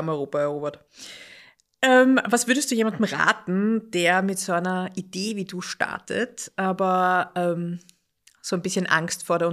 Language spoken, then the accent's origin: German; Vienna, Austria; ich bin ja echte Wienerin